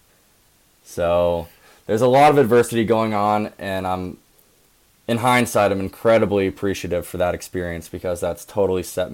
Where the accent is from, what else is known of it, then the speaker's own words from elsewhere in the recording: North Vancouver, British Columbia, Canada; Exactly, North Vancouver. Little, let's say 15-20 minutes from downtown.